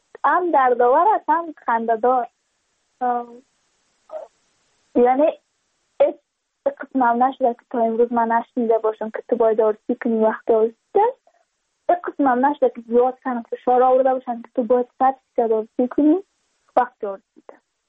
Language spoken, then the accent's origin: Persian; Badakhshan, Afghanistan; چون ما از بدخشان هستیم، یعنی منطقه دور دستش،